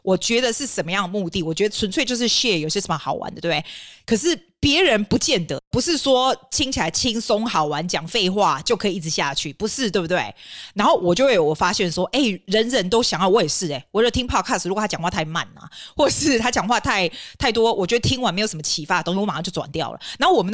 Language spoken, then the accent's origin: Chinese; Taiwan; now in Australia; 当然我是台湾来的嘛，然后来澳洲，我们来了30年。